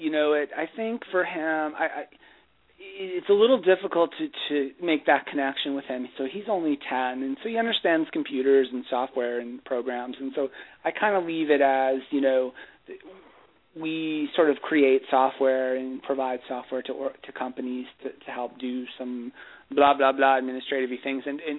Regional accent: New Jersey, United States; my home state of New Jersey got just hammered by that storm

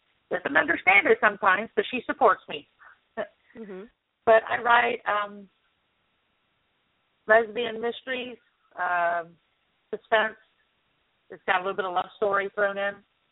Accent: Florida, United States; moved away as an adult; now in Texas, United States; I am currently living in Texas. I'm originally from Florida. I've been in Texas for almost 17 years.

